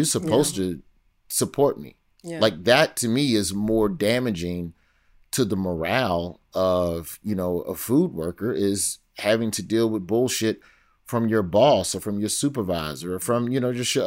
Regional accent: United States; I'm from America.

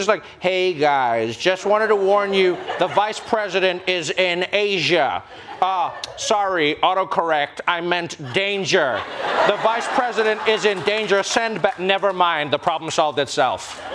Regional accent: South Africa; maybe it's because I'm South African.

